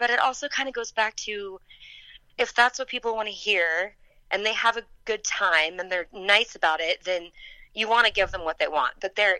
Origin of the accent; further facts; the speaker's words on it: Kansas, United States; also born or lived in Texas; I was born in Texas. I grew up in Kansas. It was a huge influence for me growing up.